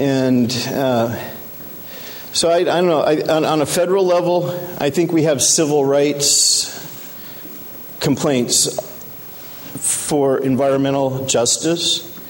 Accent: Montana, United States; I'm an Indian from Montana, and I'm an environmental sociologist

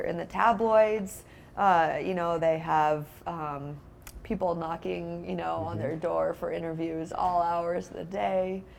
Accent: Seattle, Washington, United States; I grew up in Seattle, and so no one skied. Everyone thought I was weird.

